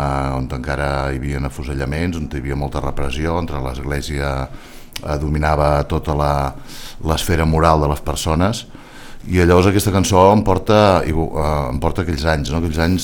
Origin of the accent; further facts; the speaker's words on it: Sitges, Catalonia, Spain; jo sóc de Sitges